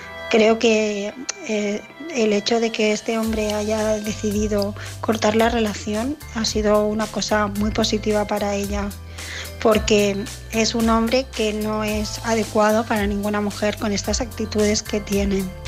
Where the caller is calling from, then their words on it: Barcelona, Catalonia, Spain; de Barcelona